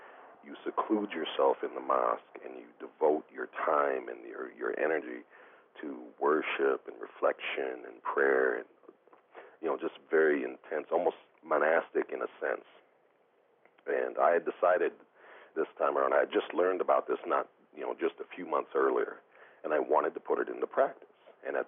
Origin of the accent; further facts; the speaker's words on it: Minneapolis, Minnesota, United States; now in Green Valley, United States; I grew up in the Twin Cities, Minneapolis and St. Paul, but presently I'm living in Green Valley, Arizona.